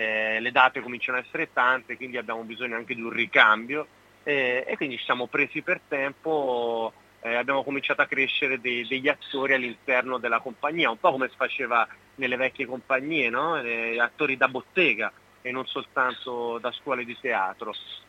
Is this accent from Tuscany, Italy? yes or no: yes; Tuscany, Italy; Quindi un testo che fosse un omaggio anche alla mia terra, alla Toscana, e infatti poi l'ho riempita di richiami e di omaggi a quella che è la mia terra di origine.